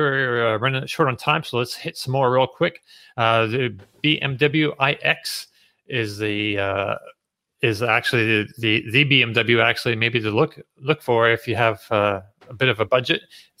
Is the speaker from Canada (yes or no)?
yes; Canada; No, I'm from Canada originally.